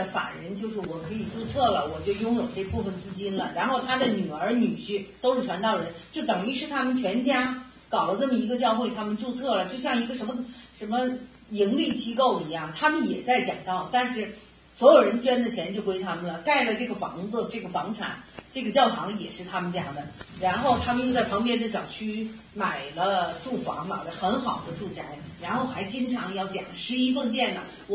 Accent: Northeast China, China; 尤其是在我们家乡东北。

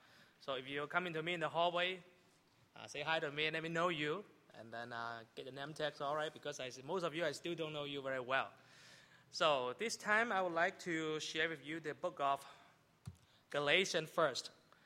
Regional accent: Canada; I'm from Canada. I live in Vancouver.

